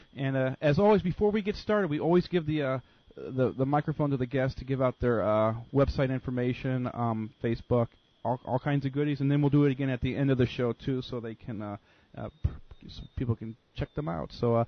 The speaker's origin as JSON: {"language": "English", "region": "Colorado", "country": "United States", "said": "See, I'm formerly from Colorado"}